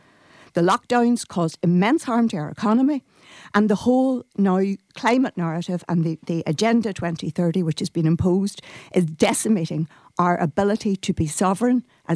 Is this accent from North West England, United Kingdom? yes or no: no; Derry, Northern Ireland, United Kingdom; although I'm from Derry, again, I have Donegal ancestry. My granny was from Ishkeheen, and I have people from around the Letterkenny district in there.